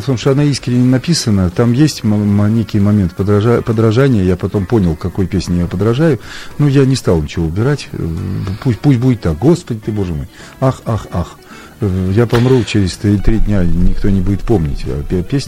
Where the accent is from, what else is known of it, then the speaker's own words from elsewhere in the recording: Tolyatti, Samara Oblast, Russia; в том числе вот я из Тольятти